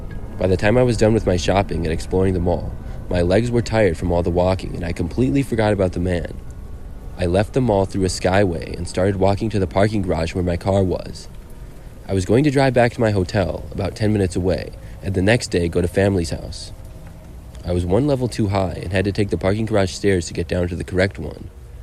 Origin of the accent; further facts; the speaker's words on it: South Carolina, United States; I was visiting Minnesota from my home state of South Carolina.